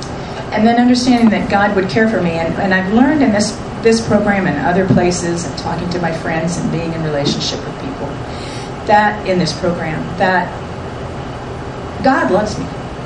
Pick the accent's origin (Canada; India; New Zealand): Canada; now in United States; I stayed in the States. I'm from Canada. I didn't go back home.